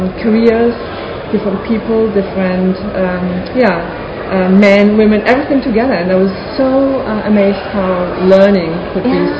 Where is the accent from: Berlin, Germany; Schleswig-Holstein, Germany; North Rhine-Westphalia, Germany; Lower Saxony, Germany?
Berlin, Germany; I'm from Berlin